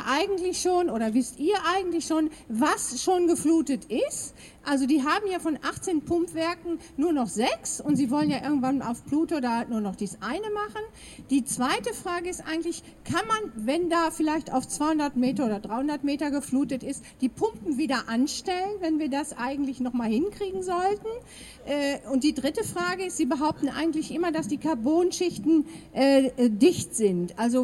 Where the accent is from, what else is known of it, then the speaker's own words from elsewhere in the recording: Herne, North Rhine-Westphalia, Germany; wir kommen aus Herne, meine Freundin und ich.